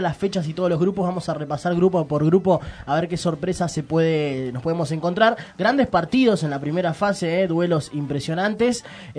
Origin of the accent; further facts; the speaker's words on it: Argentina; porque como somos los argentinos